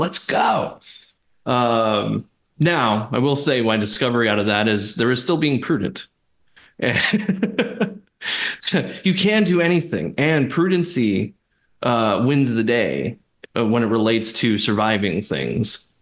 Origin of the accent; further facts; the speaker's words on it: Hawaii, United States; I'm from Hawaii. That's where I was born. … doesn't really give it away that I'm from Hawaii.